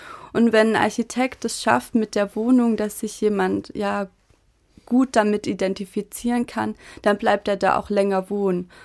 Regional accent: Gurtweil, Baden-Württemberg, Germany; now in Konstanz, Germany; Konstanz ist schon ja eine größere Stadt natürlich wie Gurtweil, wo ich herkomme.

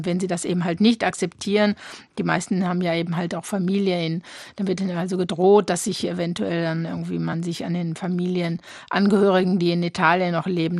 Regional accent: North Rhine-Westphalia, Germany; von Cam, wo ich aufgewachsen bin, im Ruhrgebiet

